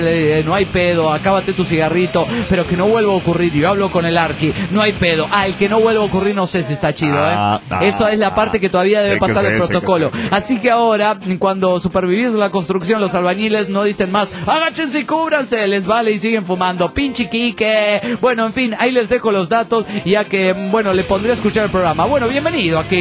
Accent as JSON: {"language": "Spanish", "town": "Cancún", "region": "Quintana Roo", "country": "Mexico", "said": "Recuerden, yo soy el arqui de Cancún, soy arquitecto."}